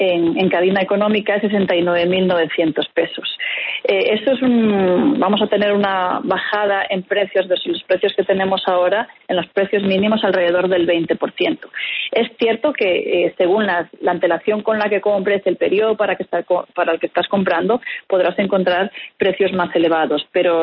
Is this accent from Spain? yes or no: yes; Spain; Yo soy española.